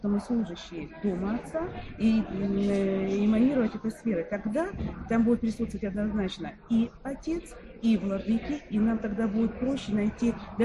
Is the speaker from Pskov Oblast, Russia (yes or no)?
no; Novorossiysk, Krasnodar Krai, Russia; ну, новороссийской, я просто из Новороссийска